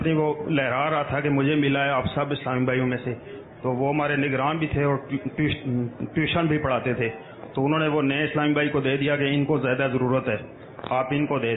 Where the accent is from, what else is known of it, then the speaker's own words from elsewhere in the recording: Murree, Punjab, Pakistan; میں اسلام آباد وزارت خارجہ میں ملازمت کرتا ہوں. باپا جان بیسکلی میرا تعلق مری سے ہے, صابری کابینہ سے.